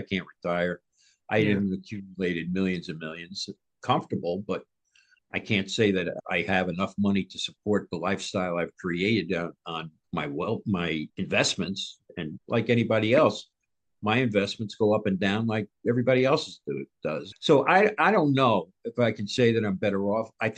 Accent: Carmel, New York, United States; also born or lived in New Fairfield, Connecticut; now in Cleveland, United States; where I grew up was in Carmel, New York, which is 15 minutes away from New Fairfield, Connecticut.

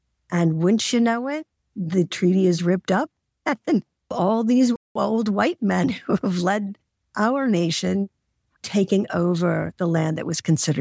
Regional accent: Rapid City, South Dakota, United States; I grew up in Rapid City, South Dakota, which is the gateway to the Black Hills.

